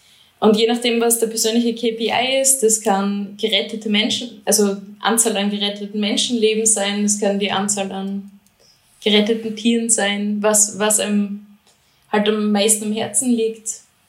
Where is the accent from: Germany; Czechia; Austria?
Austria; now in Zug, Switzerland; Ich bin ursprünglich aus Österreich, wie ich schwer verheimlichen kann. Ich bin seit 7 Jahren in der Schweiz, lebe derzeit in Zug